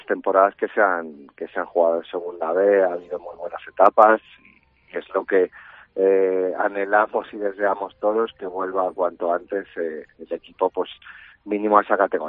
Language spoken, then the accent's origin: Spanish; Madrid, Community of Madrid, Spain; y al final yo soy de Madrid